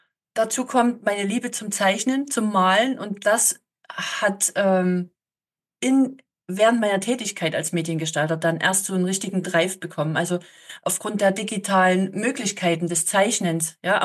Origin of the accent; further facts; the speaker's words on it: Germany; born there; ich bin in der DDR geboren, ich bin Wendekind.